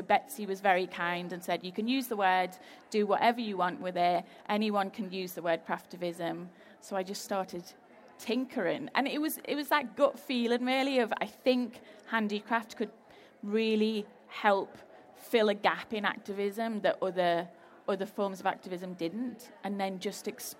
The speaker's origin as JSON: {"language": "English", "town": "Liverpool", "region": "North West England", "country": "United Kingdom", "tie": "born or raised there", "said": "So I grew up in Everton, in Liverpool, with my dad as the local vicar and my mum as the local politician and squatting in social housing."}